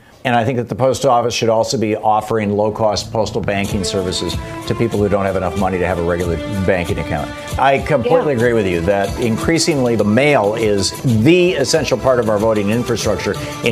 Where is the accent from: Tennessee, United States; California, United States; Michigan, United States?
Michigan, United States; since I was growing up in Michigan in the 60s, late 60s and early 70s.